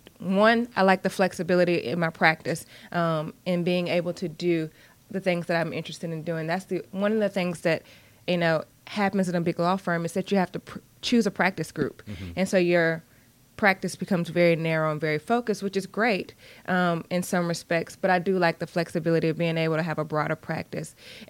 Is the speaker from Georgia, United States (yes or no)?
yes; Georgia, United States; And I do the entire state of Georgia. I'm from South Georgia. I get a lot of business from down there, so have car, will travel.